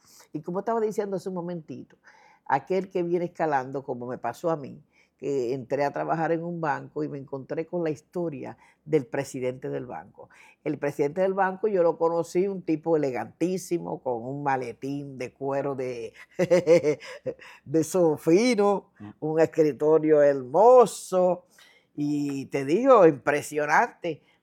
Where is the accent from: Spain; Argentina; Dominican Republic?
Dominican Republic; moved away as an adult; now in Puerto Rico; yo trabajé 5 años en un banco en la República Dominicana, yo soy dominicana, y ya llevo aquí en este país 45 años viviendo.